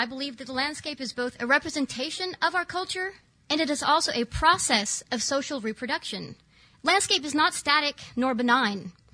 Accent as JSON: {"language": "English", "region": "Oklahoma", "country": "United States", "tie": "born or raised there", "said": "I've known about pot since I was a little girl. I grew up in Oklahoma. My mother smoked pot."}